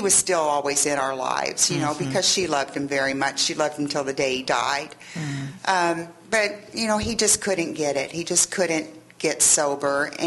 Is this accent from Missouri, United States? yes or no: no; Henderson, Kentucky, United States; I grew up in Henderson. I went to grade school and high school in Henderson and college in Owensboro.